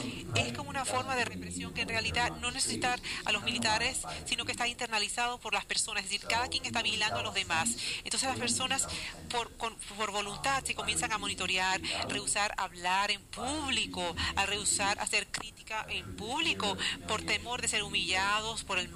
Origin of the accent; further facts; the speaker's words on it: Canada; moved away as an adult; now in United States; yo soy canadiense, yo nací en Canadá originalmente, y en 1948, y en 1985, yo vine a visitar Estados Unidos